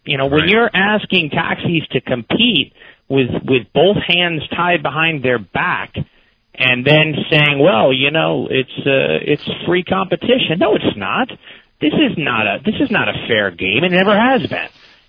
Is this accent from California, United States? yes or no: no; Queens, New York, United States; I'm from Queens, not from San Francisco.